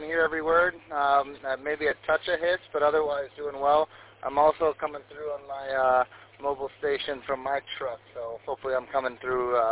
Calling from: Petoskey, Michigan, United States; I'm coming in from Petoskey, Michigan on a repeater here.

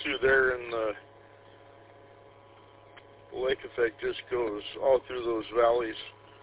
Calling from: Petoskey, Michigan, United States; I am currently calling from Petoskey, Michigan.

